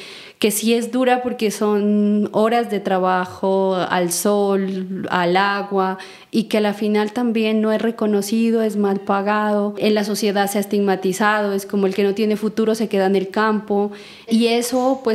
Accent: Nariño, Colombia; yo soy de un municipio cercano acá a la ciudad de Pasto, del departamento de Nariño, que está ubicado al sur de Colombia. Soy la quinta hija de 10 hijos, 9 están con vida, y en un entorno de una familia campesina, agricultora.

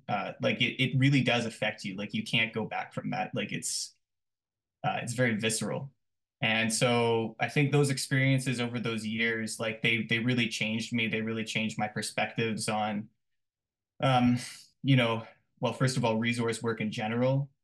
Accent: Collingwood, Ontario, Canada; I grew up in Southern Ontario in a town called Collingwood

